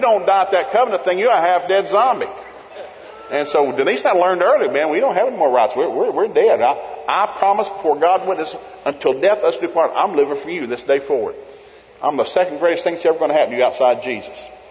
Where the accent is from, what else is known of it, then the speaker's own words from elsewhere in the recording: the South, United States; And I grew up in the South, deep South.